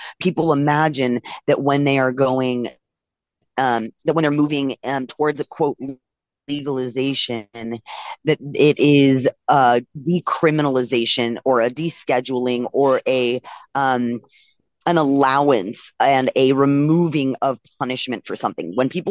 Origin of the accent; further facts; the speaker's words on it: California, United States; I'm from California.